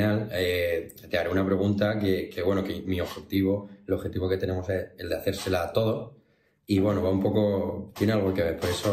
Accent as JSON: {"language": "Spanish", "town": "Bailén", "region": "Andalusia", "country": "Spain", "said": "yo soy de Jaén, pues de un pueblo de Jaén, de Bailén"}